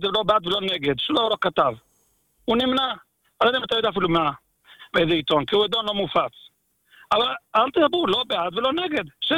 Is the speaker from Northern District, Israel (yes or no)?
no; Bnei Brak, Tel Aviv District, Israel; מה שאני מכיר את בני ברק, אני לא בני ברקי עכשיו, הייתי בתור ילד.